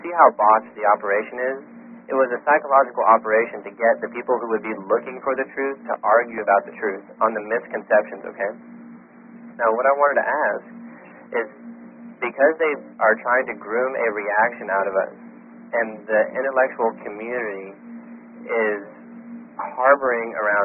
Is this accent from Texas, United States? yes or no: yes; Dallas, Texas, United States; I'm from Dallas, Texas.